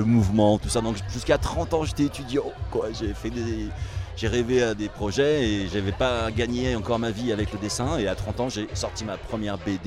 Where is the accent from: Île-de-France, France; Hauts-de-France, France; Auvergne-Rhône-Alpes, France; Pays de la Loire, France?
Auvergne-Rhône-Alpes, France; Lyon; now in Saillant, France; Alors moi j'habite à Saillant, je suis. Je suis un néo-ruraux, comme on appelle ça. Je viens de Lyon, mais je suis là depuis 20 ans